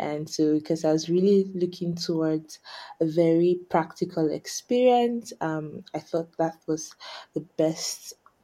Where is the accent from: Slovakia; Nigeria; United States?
Nigeria; now in Edinburgh, United Kingdom; I'm actually Nigerian, and my interest in coming to study in Scotland is largely because of the long history of agricultural innovation and research in Scotland.